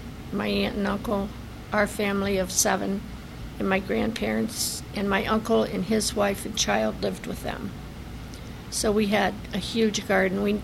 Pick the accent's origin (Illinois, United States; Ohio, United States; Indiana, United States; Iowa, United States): Ohio, United States; Boston Township; now in Cuyahoga Falls, United States; I live in Cuyahoga Falls. I was born on Wheatley Road in Boston Township.